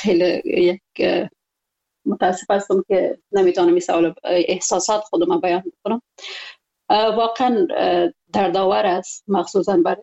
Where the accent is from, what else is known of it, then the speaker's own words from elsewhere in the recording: Afghanistan; moved away as an adult; now in Germany; من از افغانستان بیرون شدم، آمدم به اسلام آباد و از اسلام آباد فیلن در جرمنی به سر میبرم.